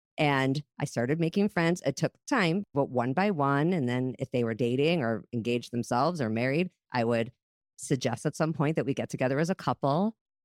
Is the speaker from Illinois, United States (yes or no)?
yes; Chicago, Illinois, United States; moved away as an adult; now in Minneapolis, United States; And I grew up in Chicago. And I moved to Minneapolis when I was very newly engaged. I was 23 years old, young.